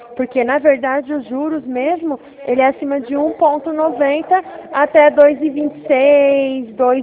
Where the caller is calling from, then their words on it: Ribeirão Preto, São Paulo, Brazil; Eu falo da cidade de Ribeirão Preto